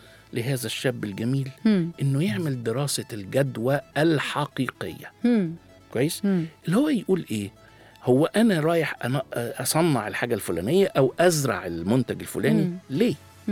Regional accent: Egypt; وأنا بقولها مش عشان أنا مصري ومتحيز لأهلي

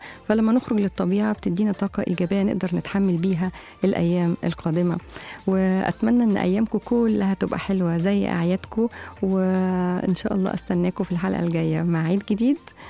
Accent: Egypt; وعندنا في مصر برضو يعني برضو الناس في شم النسيم بيحبوا يخرجوا للحدائق

